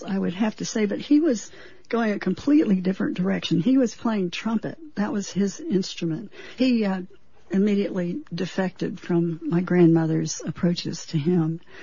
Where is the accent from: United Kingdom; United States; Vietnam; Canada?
United States; Fort Worth, Texas; also born or lived in Colorado; my first response to growing up in Fort Worth musically was I didn't want to be anywhere near country music.